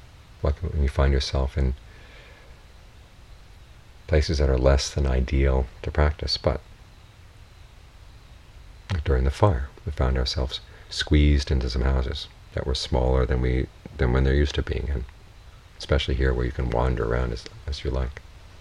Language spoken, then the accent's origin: English; United States; But being an American, one of my problems is I have a large sense of my space.